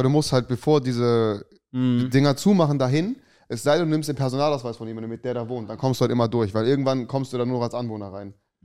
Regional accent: Germany; also born or lived in Cologne; ich komme ja ursprünglich so aus der Eifel, bin aber in Köln geboren.

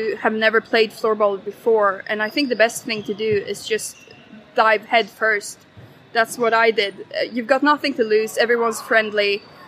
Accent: Sweden; English is a second language; moved away as an adult; now in Perth, United Kingdom; So originally I'm from Sweden, but I've always wanted to live in Scotland and I managed to find an au pair job here.

